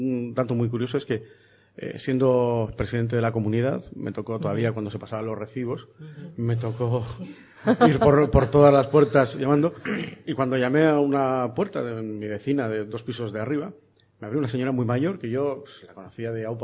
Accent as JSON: {"language": "Spanish", "town": "Barakaldo", "region": "Basque Country", "country": "Spain", "tie": "born or raised there", "said": "Yo lo que quiero es que la gente de mi pueblo lo pueda leer."}